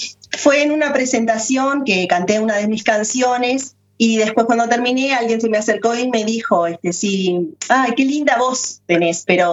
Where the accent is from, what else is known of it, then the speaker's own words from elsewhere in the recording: Uruguay; fue un orgullo como uruguaya poder ir a cantar mis canciones como la única invitada